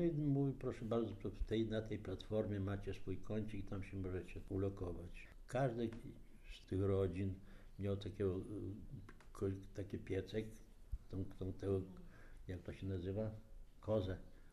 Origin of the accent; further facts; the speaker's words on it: Zolochiv, Lviv Oblast, Ukraine; moved away; Ja wraz z rodziną w maju 1945 roku wyjechaliśmy ze Złoczowa i po 4 dniach podróży znaleźliśmy się w małej wiosce pod Opolem, to jest Popielów.